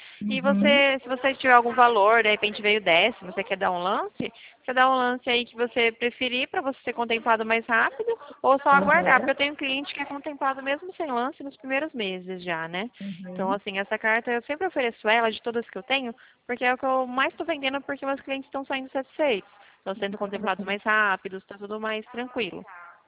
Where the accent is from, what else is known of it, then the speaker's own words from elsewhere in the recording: Ibaté, São Paulo, Brazil; Eu sou de Baté, eu trabalho aqui em São Carlos, mas eu sou de Baté também.